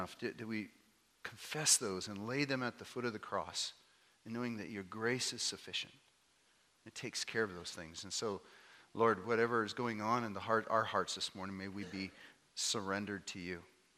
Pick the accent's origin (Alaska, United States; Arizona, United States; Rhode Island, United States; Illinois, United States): Alaska, United States; I grew up here in Alaska. I'm a third-generation Alaskan. About as Alaskan as they get anymore. But I grew up here.